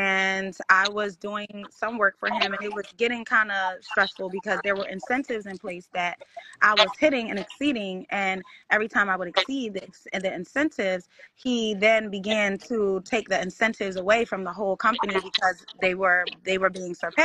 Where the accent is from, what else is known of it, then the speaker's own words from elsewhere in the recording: Philadelphia, Pennsylvania, United States; now in Atlanta, United States; No, so I'm based in Atlanta, but I'm from Philly.